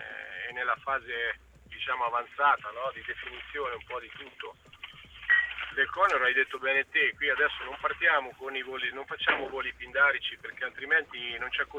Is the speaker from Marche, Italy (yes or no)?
yes; Ancona, Marche, Italy; Io da anconetano, trovassi una società che cerca di costruire qualcosa di importante